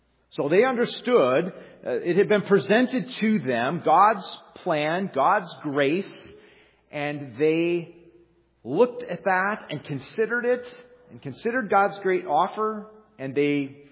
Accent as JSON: {"language": "English", "town": "Detroit", "region": "Michigan", "country": "United States", "said": "I'm from Detroit, but I go back to the Palace and even the Silver Dome in terms of my sports attendance over there."}